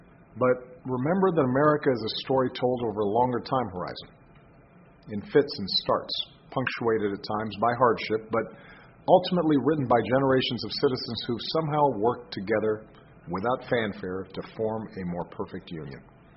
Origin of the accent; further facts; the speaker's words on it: Chicago, Illinois, United States; I chose Chicago not only because it's my hometown, where I met my wife and we started a family